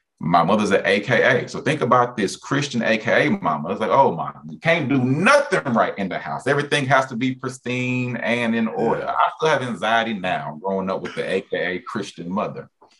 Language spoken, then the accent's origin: English; Houston, Texas, United States; now in Marlin, United States; born and raised in Houston, Texas. And so I would say that I am definitely an H-Town boy through and through. And growing up in Houston is really just spoken and developed who I am.